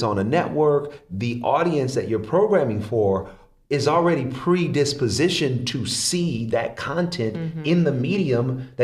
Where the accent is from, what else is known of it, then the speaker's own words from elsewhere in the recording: Oakland, California, United States; I'm from Oakland, California